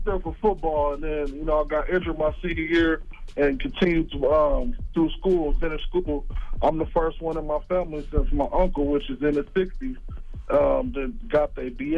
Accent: California, United States; I'm from California. You know, I'm one with the marijuana

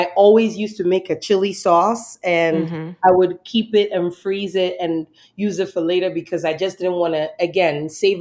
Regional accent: Southern United States, United States; and I grew up in the South and I'm from the South.

